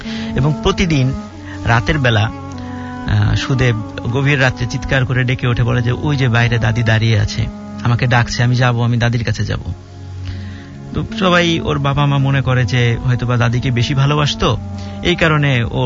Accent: Mirpur, Dhaka Division, Bangladesh; জগন্নাথ বিশ্ববিদ্যালয়, BBA third batch. আমি এসেছি মিরপুর থেকে।

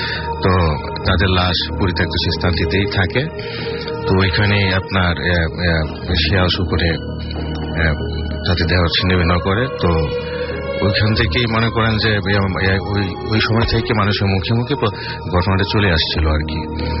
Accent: Goripur, Mymensingh Division, Bangladesh; ময়মনসিংহ গরিপুর থেকে আসছি।

